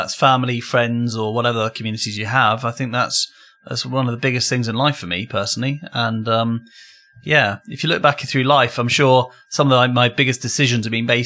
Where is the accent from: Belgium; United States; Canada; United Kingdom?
United Kingdom; East of England; Edinburgh? No, I'm not from Edinburgh either. But Norfolk is kind of, for those people outside of the UK, it's kind of like the eastern side